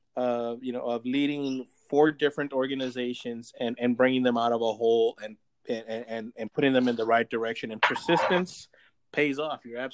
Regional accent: El Paso, Texas, United States; I mean, I was born and raised in El Paso.

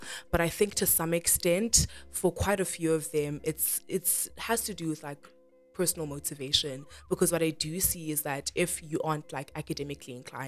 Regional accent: South Africa; seeing the position that we're in as South African youth and South Africa as a whole

